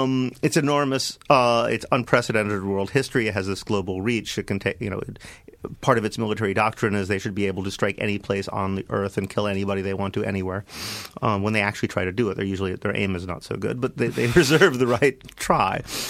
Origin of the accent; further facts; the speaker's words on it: United States; I mean, I come from the United States.